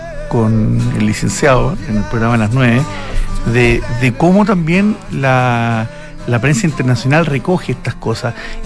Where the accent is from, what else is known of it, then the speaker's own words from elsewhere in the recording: Chile; nos alegre como chilenos